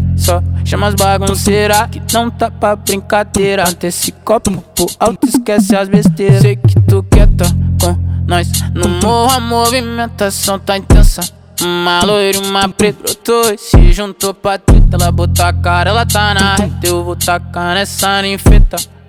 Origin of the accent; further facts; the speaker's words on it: Porto Alegre, Rio Grande do Sul, Brazil; born or raised there